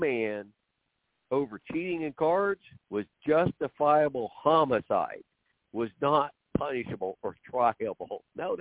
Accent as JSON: {"language": "English", "region": "Oklahoma", "country": "United States", "tie": "born or raised there", "said": "I grew up on the border of Oklahoma and Kansas. My dad was born on the Kansas side, and I was raised mostly on the Oklahoma."}